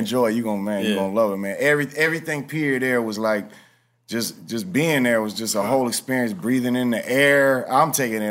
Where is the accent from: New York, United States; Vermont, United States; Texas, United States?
Texas, United States; Houston; especially growing up in Houston, leaving Houston to go to other cities and then going to other continents